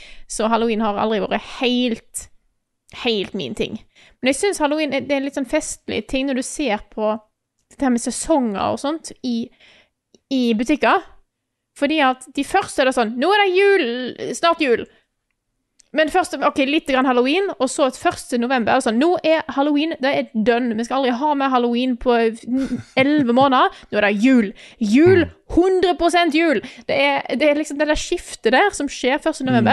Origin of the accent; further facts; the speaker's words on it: Stord, Vestland, Norway; Jeg har ikke bodd hjemme på Stord på 10 år.